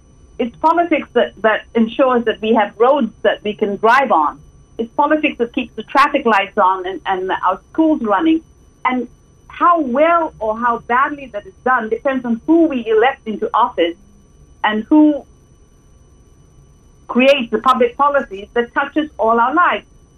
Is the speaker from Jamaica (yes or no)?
no; Malaysia; also born or lived in United States; I grew up in Malaysia. I did my master's. I did my first degree in Malaysia. Did my master's at UCLA